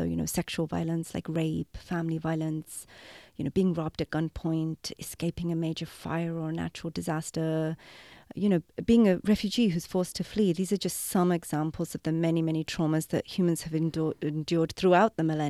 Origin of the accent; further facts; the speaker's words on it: England, United Kingdom; I was raised in England, thousands of miles away from India, and obviously I was raised decades after the 1947 partition of India.